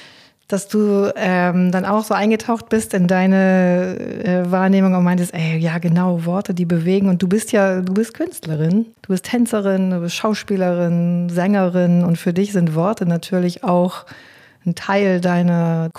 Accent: Hamburg, Germany; Wir sind beide aus Hamburg

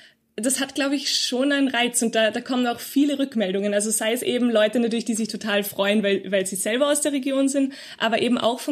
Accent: Salzburg, Austria; also ich komme ursprünglich aus Salzburg

